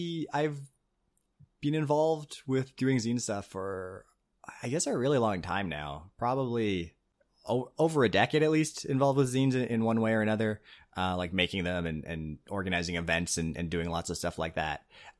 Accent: Canada; I am Canadian.

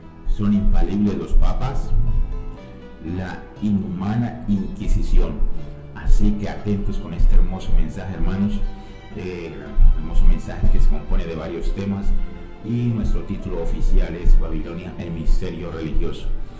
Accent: Colombia; accent: Colombian; now in Lanzarote, Spain; por mi acento y por mi tono de voz se darán cuenta que soy colombiano, colombiano residente en España.

